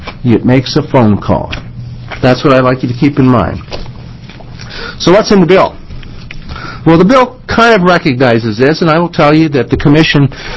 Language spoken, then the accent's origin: English; Midwest, United States; This is the old telephone, and I grew up in the Midwest